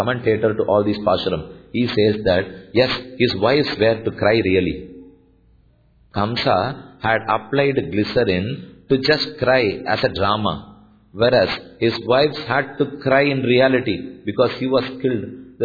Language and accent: English; Chennai, Tamil Nadu, India; I come from Thiruvallikkeni in Chennai, so let me conclude with that.